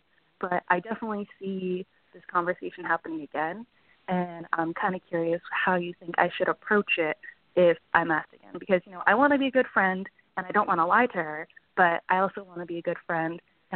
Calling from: California, United States; I'm calling from Southern California.

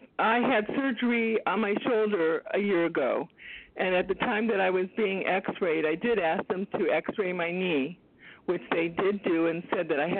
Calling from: Texas, United States; Hi there. … I'm from Texas.

